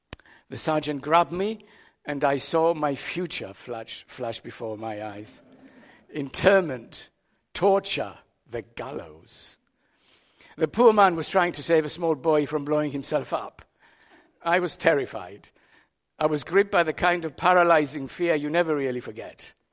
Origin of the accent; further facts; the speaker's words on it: Cyprus; English is a second language; As I was growing up in Cyprus in the mid-50s, we, the Greek Cypriots